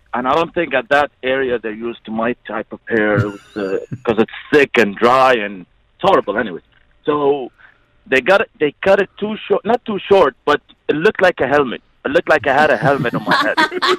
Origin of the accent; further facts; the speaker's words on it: Georgia, United States; I'm from here. I'm from Georgia.